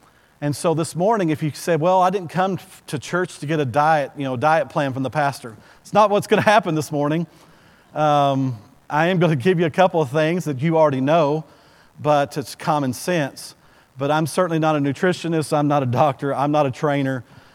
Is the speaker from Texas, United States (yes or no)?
yes; Bowie, Texas, United States; You got to go to Bowie, in my hometown